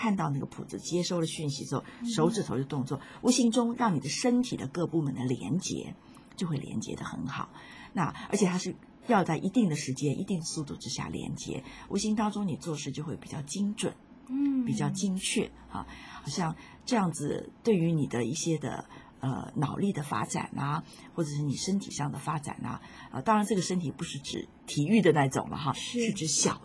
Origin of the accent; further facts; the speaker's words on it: China; 就像我们中国人现在比较少了，过去我们都要学毛笔字